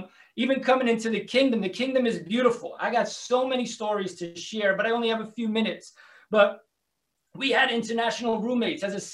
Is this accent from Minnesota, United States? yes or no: no; Bronx, New York, United States; I growing up in the Bronx, I didn't really spend too much time in Harlem